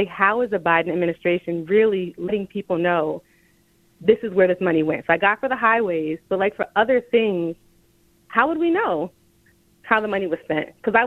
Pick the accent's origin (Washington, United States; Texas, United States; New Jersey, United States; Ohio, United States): New Jersey, United States; When I was growing up in New Jersey, my friends and I were told my dad one day we're going to Green Acres Park.